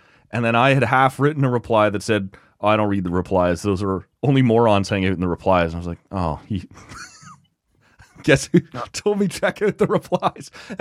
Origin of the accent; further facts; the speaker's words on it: Toronto, Ontario, Canada; I grew up in Toronto, I'm listening to the Fan 590, and it's Toronto sports media